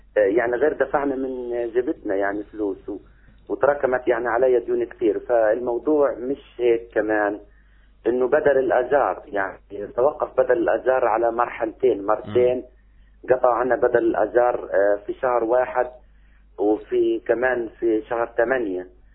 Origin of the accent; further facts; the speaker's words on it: Palestine; احنا كمواطنين كفلسطينيين كمزارعين